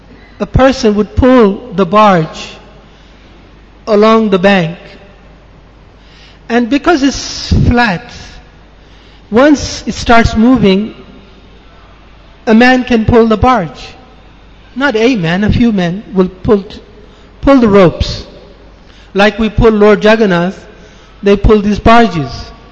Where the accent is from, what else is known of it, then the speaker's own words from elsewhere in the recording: England, United Kingdom; Now, I'm from England. So in England, in the old times, in the Victorian days, they have barges